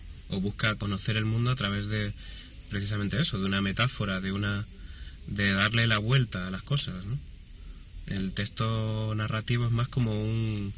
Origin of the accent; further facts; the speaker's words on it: Alcalá de Guadaíra, Andalusia, Spain; born there; now in Madrid, Spain; donde yo nací